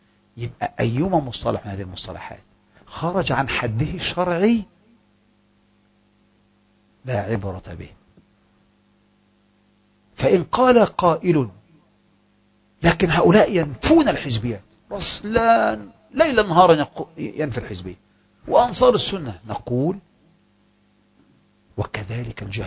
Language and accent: Arabic; Egypt; بل هي من أشد الأحزاب عندنا في مصر تعصبا.